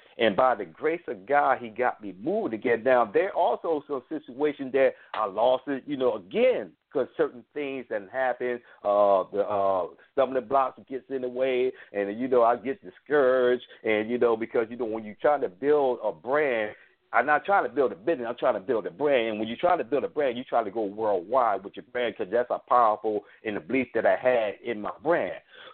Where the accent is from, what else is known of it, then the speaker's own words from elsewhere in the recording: Chester, Pennsylvania, United States; I had not tapped into my hometown of Chester, Pennsylvania.